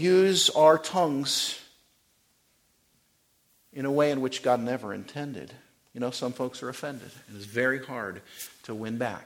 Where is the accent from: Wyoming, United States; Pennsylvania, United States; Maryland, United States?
Wyoming, United States; Growing up in Wyoming, we had rattlesnakes around.